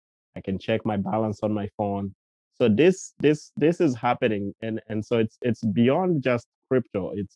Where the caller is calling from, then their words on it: New York City, New York, United States; Calling from New York City.